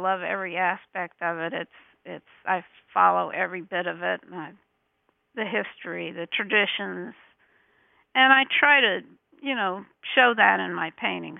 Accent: Louisville, Kentucky, United States; also born or lived in New Jersey / Wilmington, Delaware / Chicago; now in Spring Island, United States; Well, I was born in New Jersey. We moved to Delaware, Wilmington, Delaware, then Louisville, Kentucky.

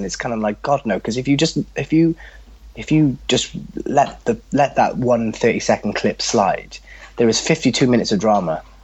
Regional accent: England, United Kingdom

